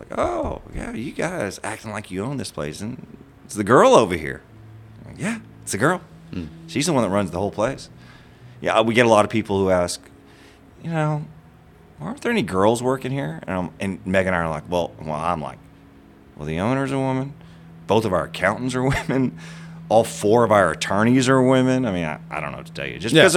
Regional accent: Denton, Texas, United States; born there; now in Fort Worth, United States; So I was born in Denton, and boom, Fort Worth.

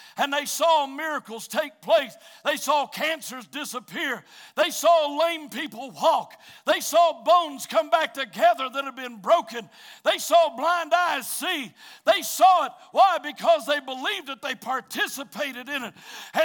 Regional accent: Branson, Missouri, United States; born there; I was born in Branson, Missouri. But just because my mom and dad had left the road for a little bit so that I could be born

